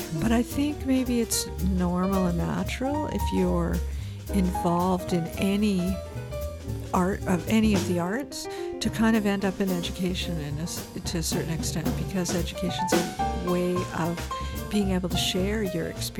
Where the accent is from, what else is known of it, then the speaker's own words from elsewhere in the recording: Toronto, Ontario, Canada; also born or lived in British Columbia; I decided to come back to Canada, although I'm originally from Toronto